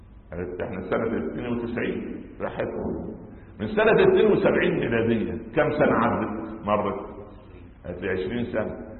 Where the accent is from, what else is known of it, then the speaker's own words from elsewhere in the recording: Egypt; يعني ها عندنا في مصر الحمد لله كان اسمه شيخ او عالم او استاذ، هنا عندنا ربنا يبارك في اولادنا في الخليج مطور